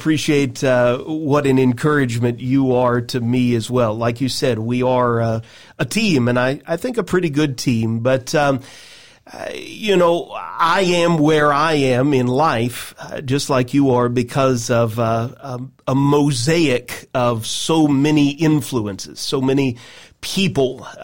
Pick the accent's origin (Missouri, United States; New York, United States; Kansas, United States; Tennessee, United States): Tennessee, United States; Nashville; also born or lived in Central Florida; I did the majority of my growing up in Nashville, Tennessee